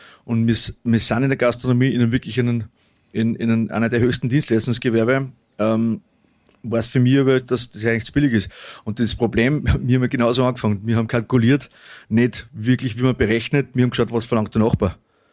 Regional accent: Kremsmünster, Upper Austria, Austria; Also ich bin aus Kreismünster, wir haben viel Industrie in Kreismünster

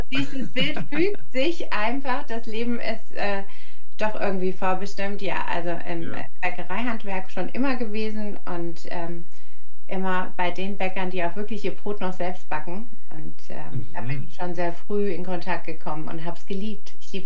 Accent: Germany; born there; first language it; German is a second language; Ja, also geboren bin ich in Deutschland. Meine Mutter ist Italienerin und mein Vater ist Serbe. Da hatte ich natürlich ein bisschen was da. Die romanische Sprache, also das Italienische, ist die Muttersprache und da konnte ich Französisch und Spanisch einfach dranhängen.

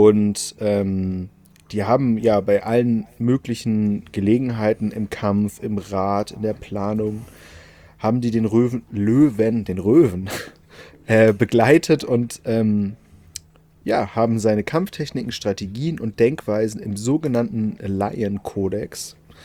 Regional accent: Lower Saxony, Germany; Als Niedersachse

